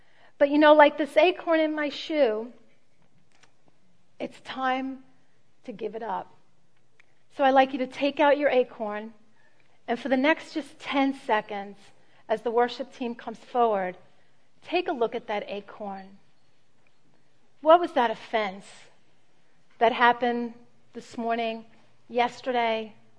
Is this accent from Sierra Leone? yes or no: no; Brooklyn, New York, United States; I say got it because I'm from Brooklyn.